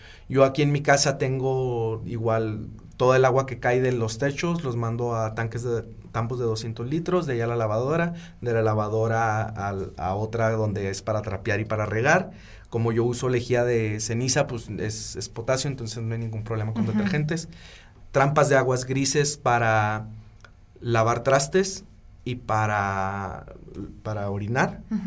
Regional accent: Ciudad Juárez, Chihuahua, Mexico; Yo soy de Ciudad Juárez.

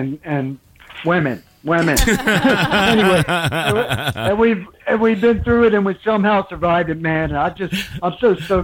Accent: United States; we love our country. We love America. We're all American. And we grew up listening to rock and roll here.

